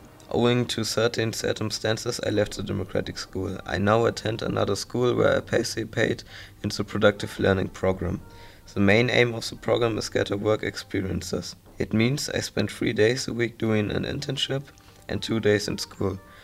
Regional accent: Berlin, Germany; also born or lived in Troisdorf / Hamburg; I'm 15 years old and come from Berlin. I was born in Nordrhein-Westfalen, in Troisdorf near Bonn, to be precise.

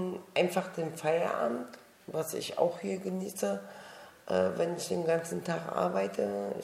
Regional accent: Karlsruhe, Baden-Württemberg, Germany; born there; Also ich bin eigentlich in Karlsruhe geboren. Ich wohne Oderstraße 41

